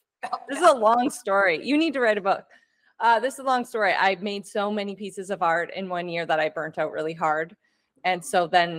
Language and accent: English; Canada; I am Canadian. Yeah.